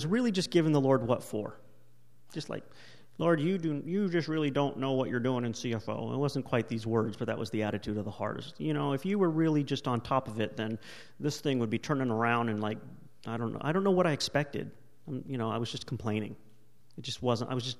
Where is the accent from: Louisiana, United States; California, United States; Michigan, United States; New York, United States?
California, United States; I'm from California. We don't have fireflies.